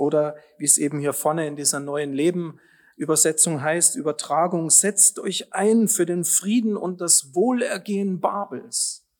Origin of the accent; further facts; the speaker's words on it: Regensburg, Bavaria, Germany; Meine Heimatstadt Regensburg